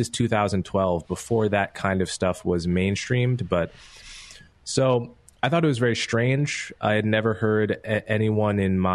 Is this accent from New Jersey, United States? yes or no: yes; Montclair, New Jersey, United States; When I was a kid, I grew up in Montclair, New Jersey, which some of your listeners may be familiar with if they know the New York area. It's a liberal town. It's a racially diverse town.